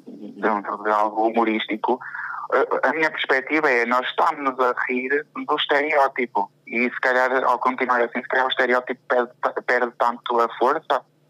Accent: Viana, Viana do Castelo, Portugal; Sim. Sou de Viana.

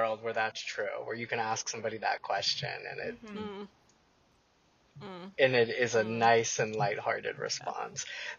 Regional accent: Deep South, United States; In my bio, you read that I grew up in the Deep South.

